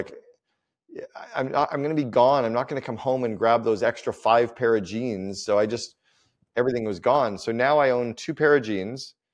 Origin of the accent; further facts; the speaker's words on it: Canada; now in Dubai, United Arab Emirates; I'm now a resident of Dubai. As a Canadian, I'm not taxed on worldwide income